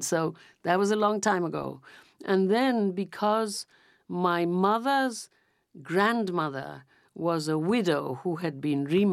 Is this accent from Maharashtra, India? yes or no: no; Calcutta, West Bengal, India; born there; So he left in 1937. And so therefore I was born in Calcutta. We were already in Calcutta.